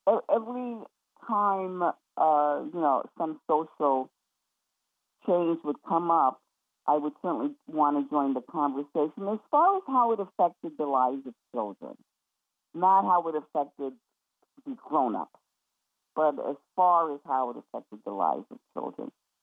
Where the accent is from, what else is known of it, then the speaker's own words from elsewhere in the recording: South Bronx, New York, United States; I was raised in the South Bronx, as you may or may not know